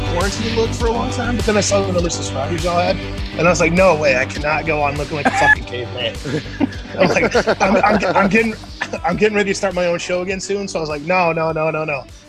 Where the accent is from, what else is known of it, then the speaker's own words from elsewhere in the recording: Grand Island, Nebraska, United States; also born or lived in Lincoln / Fremont; I grew up in Grand Island where I live now. I lived here till I was 21.